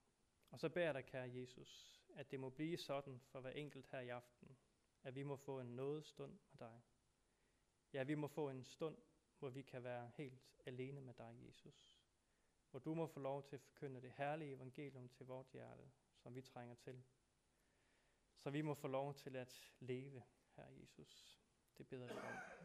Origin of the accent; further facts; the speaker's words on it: Hvidebæk, Zealand, Denmark; Kommer fra Hvidebæk.